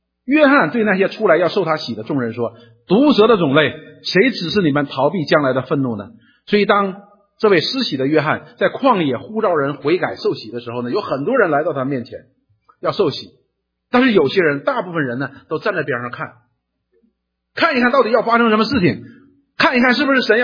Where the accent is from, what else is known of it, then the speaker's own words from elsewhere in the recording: Northeast China, China; accent: Northeastern Mandarin; 我们就是用我们东北话说，就是闲的懒的。